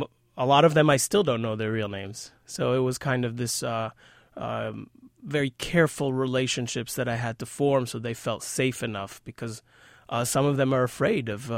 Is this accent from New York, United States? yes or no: yes; New York, United States; Well, first of all, I grew up in New York.